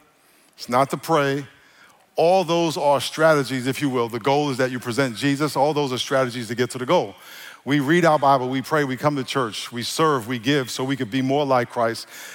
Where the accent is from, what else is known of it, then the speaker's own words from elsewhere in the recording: New York, United States; I'm from New York, and when I go in New York, it's not nasty